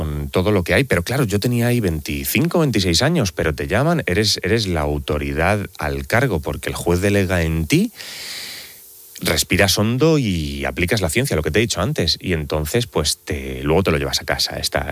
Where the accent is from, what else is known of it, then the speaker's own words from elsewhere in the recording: Elda, Valencian Community, Spain; yo soy de Elda, de Alicante